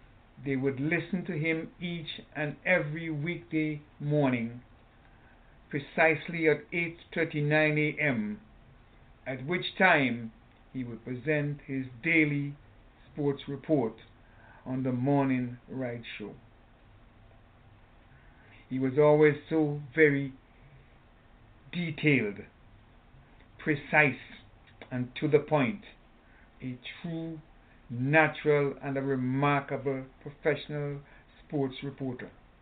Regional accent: Antigua & Barbuda; Finally, growing up in Antigua and playing and watching sports at the Antigua Recreation Grounds, I recall the ringside coaches such as Mankad, Hazari, Jarvis.

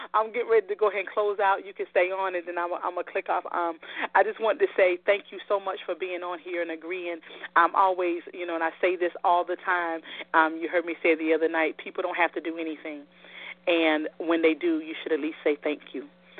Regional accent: Tabor City, North Carolina, United States; And not only in these areas, Loris area, my hometown area, Tabor City, I want to do some community things out there and let people know that, you know what, good things are happening in the small town of Tabor City.

